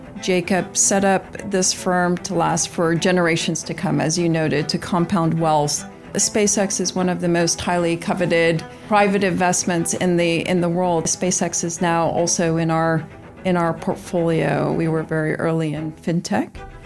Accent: Ontario, Canada; I grew up in Ontario and went to university there.

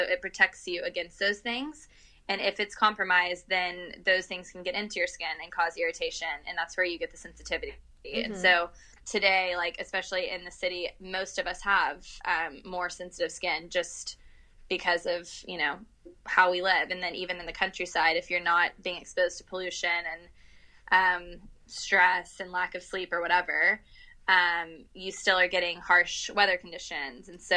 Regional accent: Texas, United States; Because I'm from Texas originally, so I just totally shocked my system.

